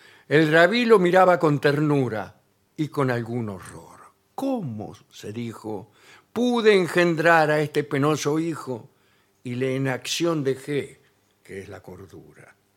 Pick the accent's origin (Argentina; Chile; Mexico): Argentina; Así somos los argentinos.